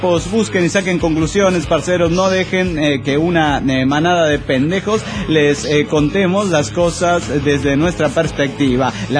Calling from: Tarija, Bolivia; Solo para decirles que en Tarija, Bolivia, el caos es total. Carnales, aquí ya estamos en el octavo día de paro indefinido

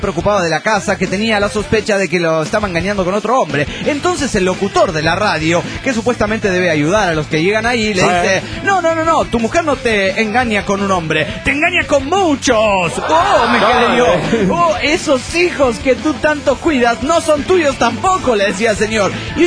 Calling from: Quito, Pichincha, Ecuador; de Quito, Ecuador.

